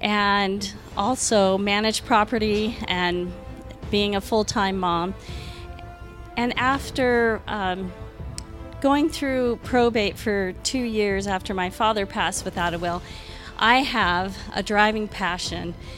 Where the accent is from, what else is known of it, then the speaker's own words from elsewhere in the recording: Kalispell, Montana, United States; also born or lived in Southern California; from Kalispell, Montana.